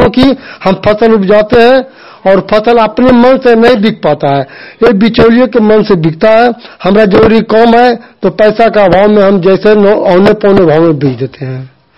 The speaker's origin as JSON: {"language": "Hindi", "town": "Nagarnausa", "region": "Bihar", "country": "India", "said": "ग्राम post थाना नगरनौसा जिला नालंदा का निवासी हूँ।"}